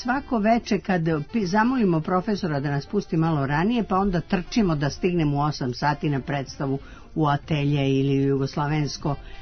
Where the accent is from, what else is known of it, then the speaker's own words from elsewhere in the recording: Aranđelovac, Šumadija, Serbia; On je bio naš komšija u Aranđelovcu, ja sam inače iz Aranđelovca.